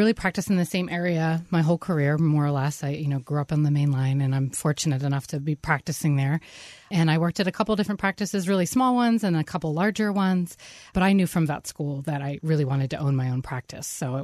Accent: Wayne, Pennsylvania, United States; So I grew up in Wayne. So I've really lived here more or less my whole life.

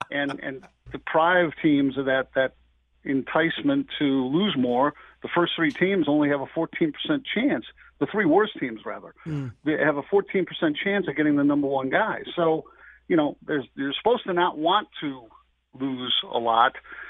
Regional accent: Brookfield, Illinois, United States; I grew up in Brookfield, right?

